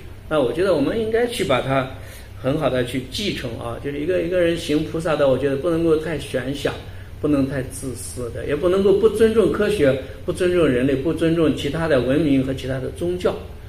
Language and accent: Chinese; China; 因为我们中国人，我们